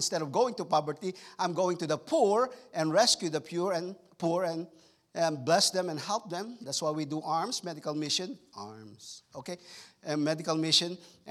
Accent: Philippines; now in United States; Man, I came from the Philippines

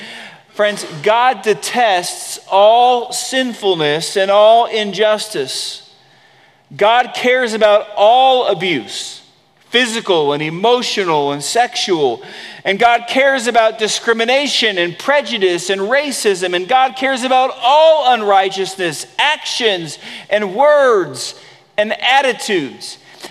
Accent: California, United States; I grew up in California and lived through several earthquakes.

